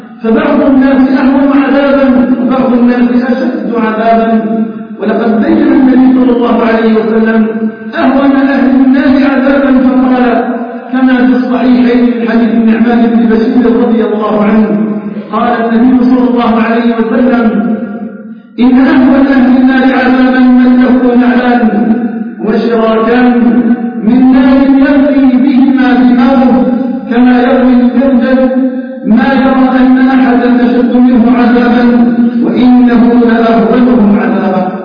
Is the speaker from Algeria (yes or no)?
yes; Algeria; بلدنا الجزائر